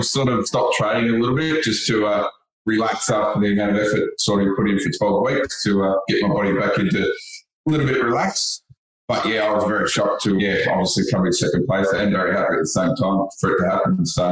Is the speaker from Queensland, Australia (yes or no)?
no; Wodonga, Victoria, Australia; I'm from Wodonga, so, regional town, manager of a road crew.